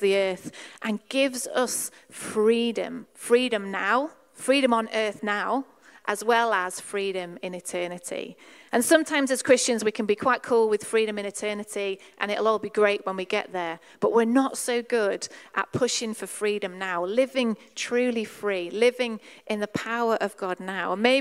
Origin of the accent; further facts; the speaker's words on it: Yorkshire and the Humber, United Kingdom; I grew up in the Methodist church. My parents went to a little chapel in rural North Yorkshire